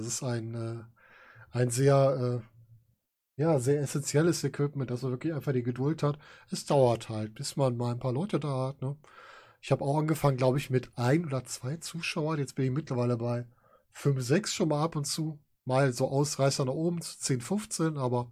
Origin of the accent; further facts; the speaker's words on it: Rhineland, Germany; Also, wir kommen ja aus dem Rheinland.